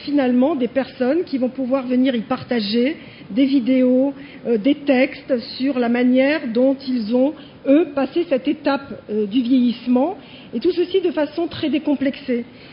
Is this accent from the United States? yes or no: no; France; C'est quelque chose qui est en train de se développer aussi chez nous en France.